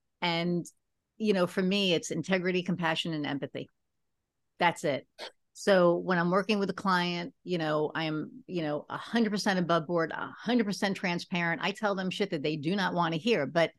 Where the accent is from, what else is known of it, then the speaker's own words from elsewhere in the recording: New York, United States; now in Lafayette, United States; But I'm a New Yorker in, you know, Lafayette, Indiana.